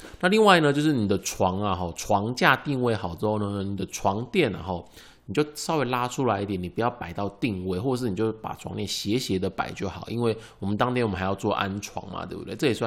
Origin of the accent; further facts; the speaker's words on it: Miaoli, Miaoli County, Taiwan; 或者是像我老家苗栗啊